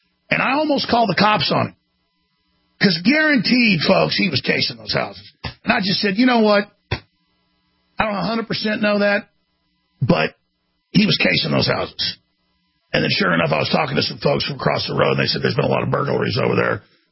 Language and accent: English; Dallas, Texas, United States; I grew up in Dallas. A lot of great black folks, too.